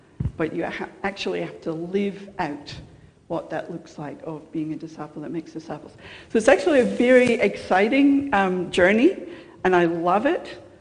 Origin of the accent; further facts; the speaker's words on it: Scotland, United Kingdom; moved away as an adult; also born or lived in England; now in Australia; I don't have an accent, but you have an accent. I was born in Scotland and lived there till I was 21 years old. And I married Dale in England 30-something years ago. And then we came out to Australia